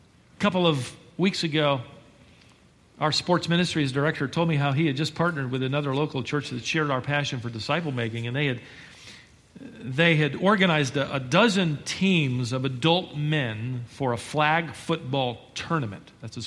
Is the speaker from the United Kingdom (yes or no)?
yes; England, United Kingdom; In fact, we as English people use it.